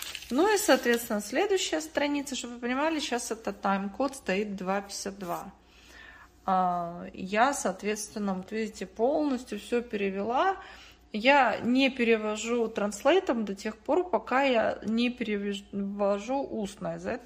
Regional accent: Ukraine; А я с Украины, поэтому.

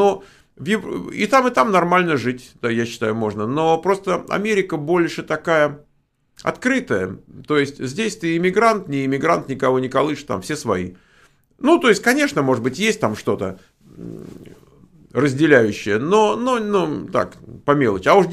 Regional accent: Russia; now in United States; вот я из России, там сейчас, там, допустим, 140 миллионов

